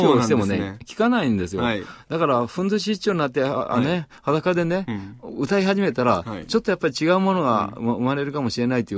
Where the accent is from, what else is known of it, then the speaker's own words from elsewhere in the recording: Tokushima, Japan; まず小さいとこから徳島育ちでね、